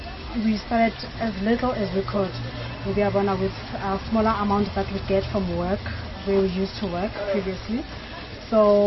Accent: Soweto, Gauteng, South Africa; I grew up here in Soweto.

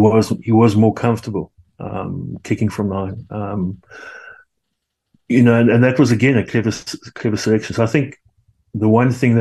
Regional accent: South Africa; yes, I'm a South African supporter because I'm a South African and I love those players.

